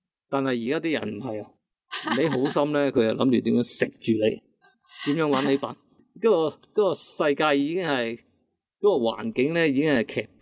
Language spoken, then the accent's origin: Cantonese; China; 即系我哋中国人咧历来咧就即系崇尚儒学，吸纳埋佛家咧